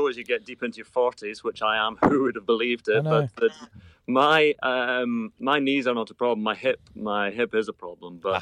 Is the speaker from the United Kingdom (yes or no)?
yes; Irvine, Scotland, United Kingdom; born there; Yes, I wasn't born in Troon. I was born in Irvine, about 5 miles away.